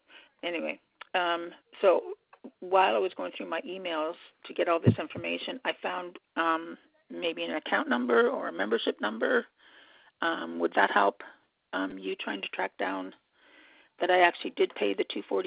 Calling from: Canada; I'm calling from Canada, so it's a postal code.

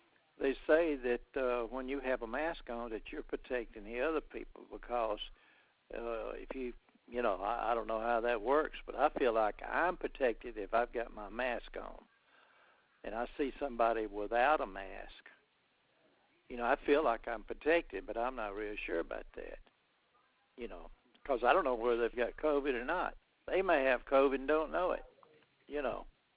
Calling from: Alabama, United States; And I'm calling from Alabama, and I understand that I believe it's the 9th of the month that our governor may leave it up to the individual.

